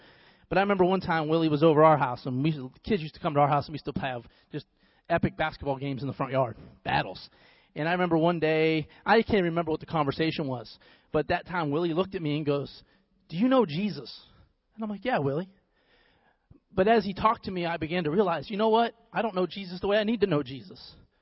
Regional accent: Youngstown, Ohio, United States; I'm from Youngstown, Ohio. So just for you, for all my Ohio people, OH!

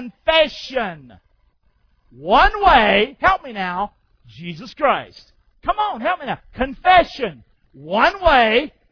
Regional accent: Rockingham, North Carolina, United States; I love going home to Rockingham. I'm not the same person I was as I grew up in Rockingham, North Carolina.

